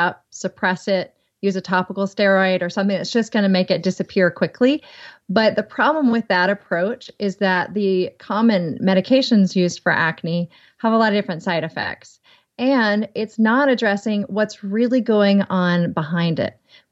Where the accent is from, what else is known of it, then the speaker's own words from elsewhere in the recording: the South, United States; accent: Southern; Skim. Skim. I was like, might be my southern accent.